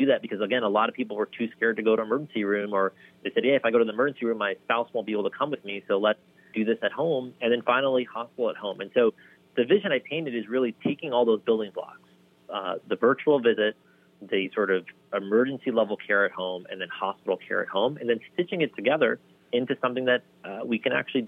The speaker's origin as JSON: {"language": "English", "country": "India", "said": "because we come from India. My mom's a vegetarian."}